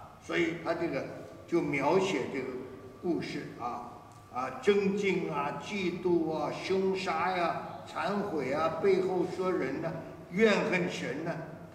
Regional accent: China; 我们中国人很讲究这个，其实孔子就讲这个。

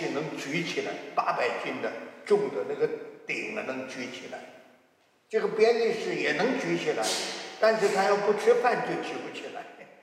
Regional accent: Tangshan, Hebei, China; 我家乡在唐山，我家乡离唐山15里路。我那个地方叫韦庄子，韦庄子隔壁2里路有一个庄子叫边个寨

